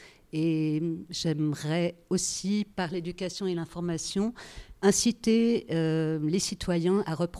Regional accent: Geneva, Switzerland; Je suis genevoise.

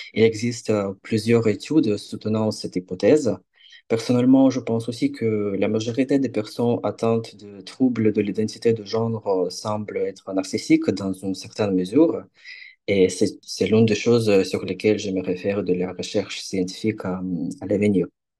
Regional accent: Ukraine; now in Bordeaux, France; je suis ukrainienne, j'ai 22 ans, j'habite à Bordeaux

